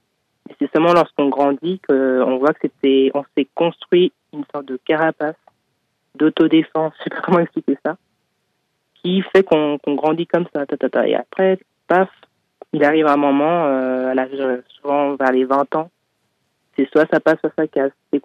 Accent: Geneva, Switzerland; Oui, en fait, à Genève, je suis né à Genève et on va dire toute ma vie

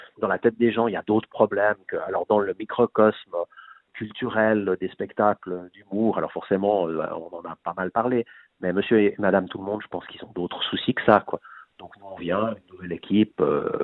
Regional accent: Geneva, Switzerland; je suis Genevois, j'ai une entreprise Genevois

